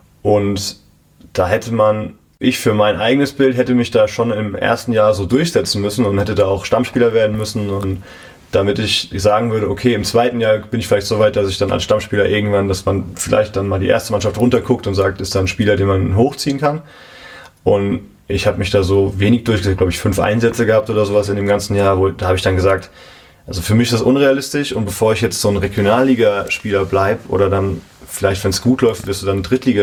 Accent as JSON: {"language": "German", "town": "Bad Sobernheim", "region": "Rhineland-Palatinate", "country": "Germany", "tie": "born or raised there", "said": "Ja, absolut. Grundschule, Gymnasium, alles in Sobernheim."}